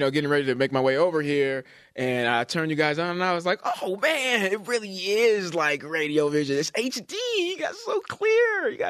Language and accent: English; California, United States; I'm from the Bay Area. I grew up watching the Giants.